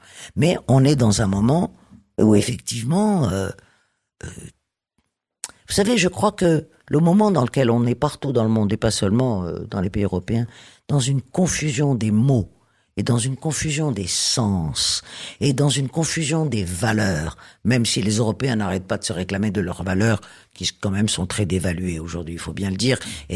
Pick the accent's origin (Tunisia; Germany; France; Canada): Tunisia; born there; je suis né en Tunisie, avec une généalogie tunisienne, tout de même, baignant dans cette société, dont malgré tous les aléas de l'histoire, dans laquelle je continue à vivre la moitié de l'année, en gros... Eh bien, je me considère effectivement comme juive arabe.